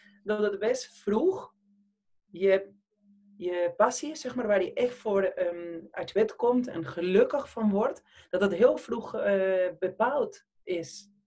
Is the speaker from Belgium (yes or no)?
no; Argentina; accent: Argentine; first language Spanish; Dutch is a second language; now in Netherlands; ik ben nu de CEO van Dopper, al 3 jaar. En ik kom zelf uit Argentinië, dat hoor je zeker in mijn accent. Maar ik heb een accent ook in het Spaans, dus niet in alle talen. Ik ben nu 45